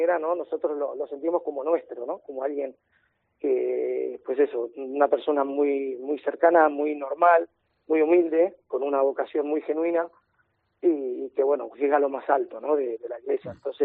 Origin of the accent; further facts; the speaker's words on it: Buenos Aires, Argentina; yo soy de la Plaza Misericordia